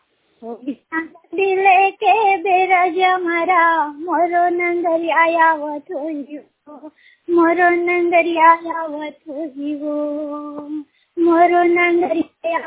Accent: Chhattisgarh, India; मैं खरगड़ा गुजरात छत्तीसगढ़ से हूँ।

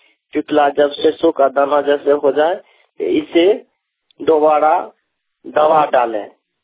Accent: Bihar, India; Mobile पानी से बिहार मधुबनी जिला सोराट का रहने वाला हूँ।

